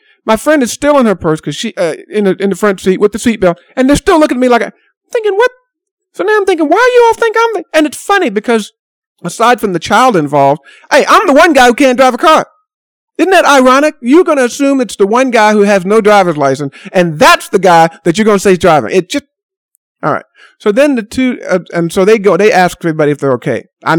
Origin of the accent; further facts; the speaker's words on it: the South, United States; And I grew up in the South, so I know what, real racism is.